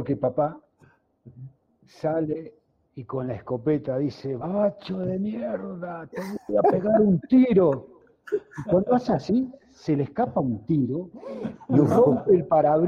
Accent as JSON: {"language": "Spanish", "town": "Balnearia", "region": "Córdoba", "country": "Argentina", "said": "Nosotros somos de un pueblo, 6.000 habitantes, Balnearia, en la provincia de Córdoba. Después uno, por una cosa u otra, migra a Bolivia"}